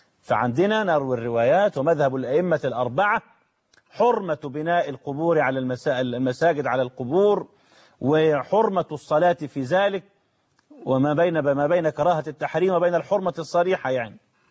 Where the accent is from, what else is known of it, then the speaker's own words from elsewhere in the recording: Egypt; إحنا ما كانش عندنا في مصر مزارات ولا قبور